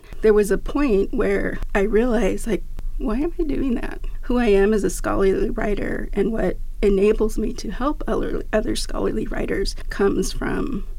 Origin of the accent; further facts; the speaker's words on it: Arizona, United States; I identify as Mexicana, born and raised in Arizona. I actually grew up in central Arizona near the Casa Grande area, but I've been in Tucson now, since 1990 on and off.